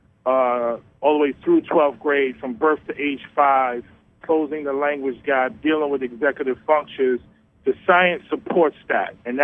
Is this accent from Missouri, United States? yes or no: no; New York City, New York, United States; I'm born and raised in New York City.